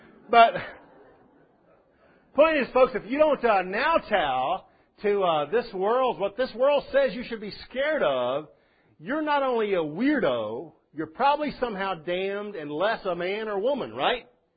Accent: Texas, United States; born or raised there

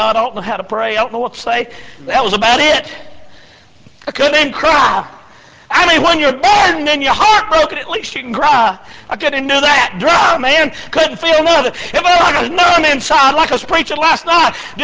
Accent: North Carolina, United States; We're from North Carolina up in the mountains

